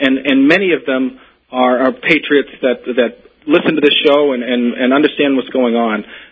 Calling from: Boston, Massachusetts, United States

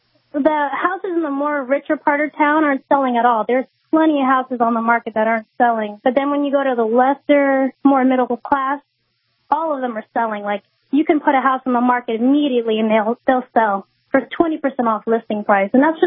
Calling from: Orlando, Florida, United States

